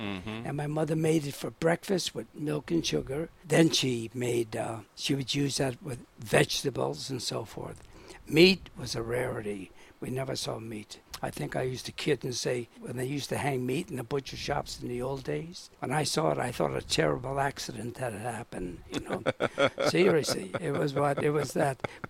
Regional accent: San Francisco, California, United States; born there; I was born in San Francisco, and the various children were born in various states going across.

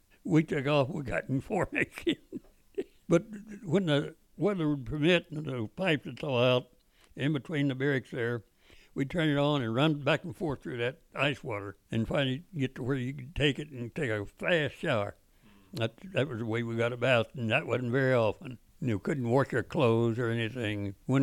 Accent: the South, United States; because I was raised in the Bible Belt, Baptist back there.

